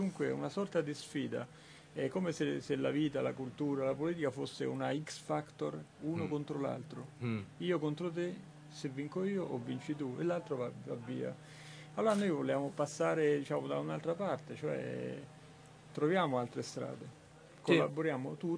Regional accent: Rome, Lazio, Italy; now in Milan, Italy; io sono romano, però veniamo da Milano

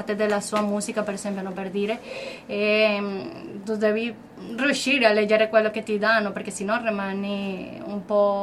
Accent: Carabobo, Venezuela; Italian is a second language; now in Italy; nel mio paese, per esempio, ogni tanto io ci andavo a un posto che si chiama Puerto Cabello e ci andavo spesso

